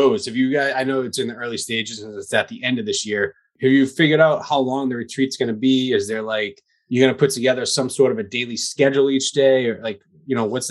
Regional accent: Massachusetts, United States; I've lived in Massachusetts my entire life, and I've never been to Martha's Vineyard.

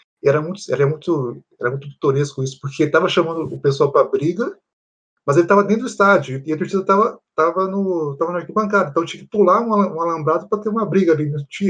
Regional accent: Maringá, Paraná, Brazil; Eu sou aqui de Maringá, Paraná, e eu fui até Arapongas. Arapongas é relativamente perto de Maringá. Eu tenho parentes lá em Arapongas.

